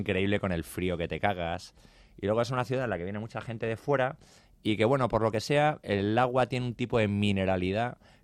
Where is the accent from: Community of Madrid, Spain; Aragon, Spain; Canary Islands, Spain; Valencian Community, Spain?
Community of Madrid, Spain; Madrid; born there; also born or lived in Barcelona; aunque había nacido en Madrid y no sé qué, vinimos de Barcelona.